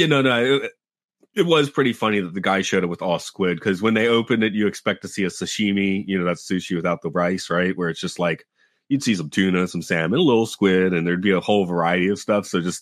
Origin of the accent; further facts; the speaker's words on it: United States; I use a shower. I'm American, but other people in my family